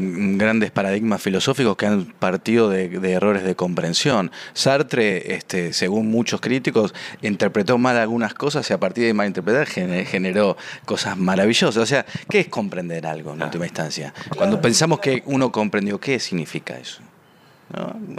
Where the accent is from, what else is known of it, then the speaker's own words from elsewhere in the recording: Buenos Aires, Argentina; born there; Yo nací acá en Buenos Aires.